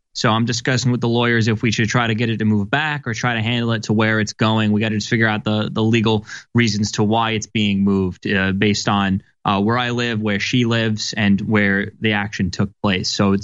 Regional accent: Staten Island, New York, United States; I'm from Staten Island.

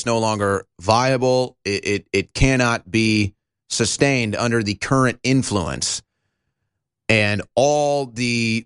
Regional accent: St. Louis, Missouri, United States; And let me tell you, I'm from St. Louis. This is such big news for St. Louis.

